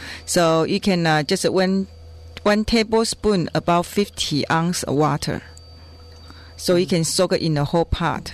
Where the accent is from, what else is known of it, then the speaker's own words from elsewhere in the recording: Taiwan; I'm from Taiwan.